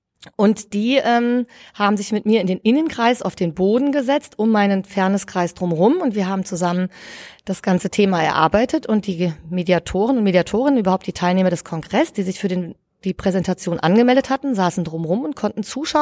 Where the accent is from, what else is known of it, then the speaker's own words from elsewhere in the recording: Mainz, Rhineland-Palatinate, Germany; moved away as an adult; now in Vienna, Austria; ich bin Jahrgang 72 und ich komme aus Mainz und bin vor 3 Jahren nach Wien gezogen.